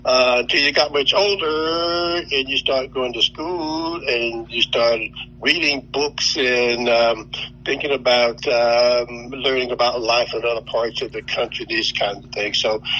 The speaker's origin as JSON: {"language": "English", "region": "Georgia", "country": "United States", "tie": "born or raised there", "said": "Okay, well, I was born in Randolph County, Georgia, son of sharecroppers, and I went to public schools there."}